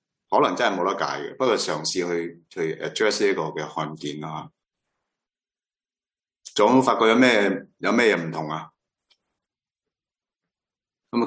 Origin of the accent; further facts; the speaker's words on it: China; 纵使佢系德国人，我哋系中国人啊